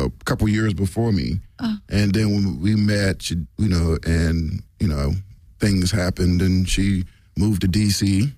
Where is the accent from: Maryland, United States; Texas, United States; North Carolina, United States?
Maryland, United States; Takoma Park; also born or lived in Jamaica; Yeah, and I basically grew up in Tacoma Park, Maryland, which is kind of like a little hippie town.